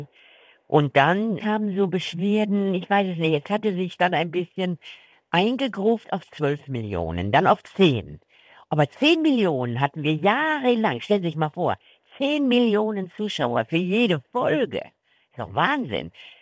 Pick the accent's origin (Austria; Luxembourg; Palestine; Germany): Germany; North Rhine-Westphalia; ich bin keine Bayerin. Ich bin ein Mädchen aus dem Ruhrgebiet.